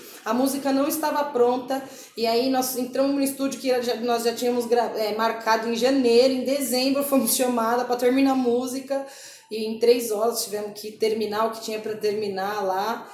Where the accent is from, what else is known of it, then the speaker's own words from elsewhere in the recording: Brazil; mas só que nós somos brasileiros, eu fui criada por negros e os meus melhores amigos são negros